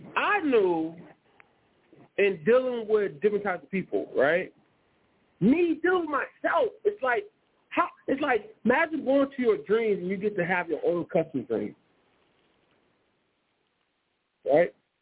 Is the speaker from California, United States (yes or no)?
yes; Richmond, California, United States; I'm in California. What city? I'm from Richmond, California.